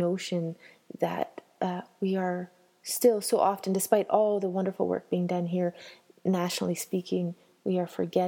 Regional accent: Canada; some of my experience in growing up in Canada

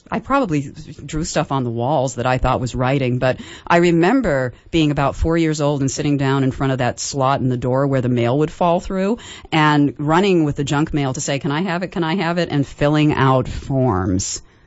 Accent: Concord, New Hampshire, United States; born there; I was born in Concord, New Hampshire, and that's all I did there. I moved to Oregon in 1979

